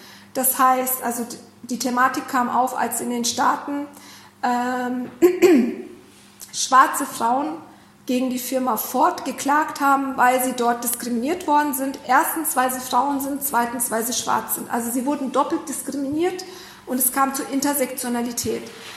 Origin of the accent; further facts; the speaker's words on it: Augsburg, Bavaria, Germany; ich bin in der dritten Generation in Deutschland, ich bin in Augsburg geboren und aufgewachsen